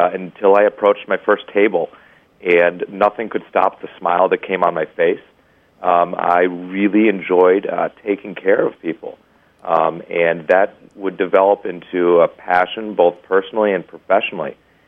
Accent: Chicago, Illinois, United States; And being a Chicagoan, that is a staple of growing up, especially growing up on the South Side.

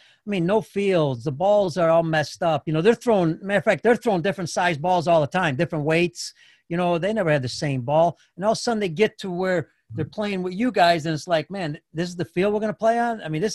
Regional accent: Chicago, Illinois, United States; Of course, I'm from Chicago, a favorite. I love the Cubs, and I will always follow them.

